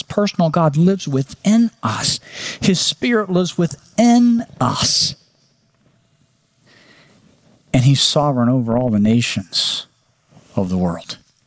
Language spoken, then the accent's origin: English; Oklahoma, United States; Now, we didn't do that kind of math when I was growing up in Oklahoma.